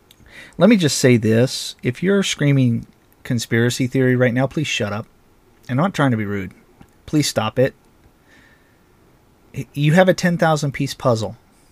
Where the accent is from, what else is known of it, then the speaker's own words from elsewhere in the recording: Nevada, United States; somewhere in my home state of Nevada